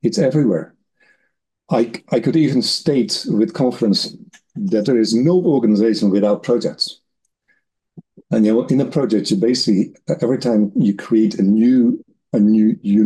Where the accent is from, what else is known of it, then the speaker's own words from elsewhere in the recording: Netherlands; No, I came from the Netherlands. And in the Netherlands, I did two studies. I grew up on a food farm